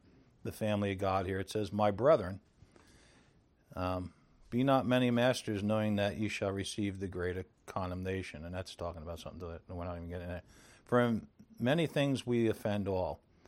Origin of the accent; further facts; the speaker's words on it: Bronx, New York, United States; I grew up in the Bronx and never saw that.